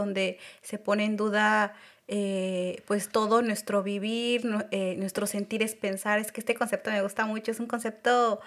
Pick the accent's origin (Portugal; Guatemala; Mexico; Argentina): Mexico; now in Seville, Spain; yo estaba buscando aquí en Sevilla como un lugar donde sentirme en casa. Para los radioescuchas, yo soy de México, al igual que Antonia.